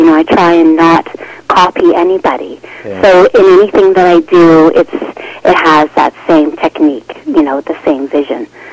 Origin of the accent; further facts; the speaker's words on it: British Columbia, Canada; I'm from Vancouver Island, growing up on a lake surrounded by the ocean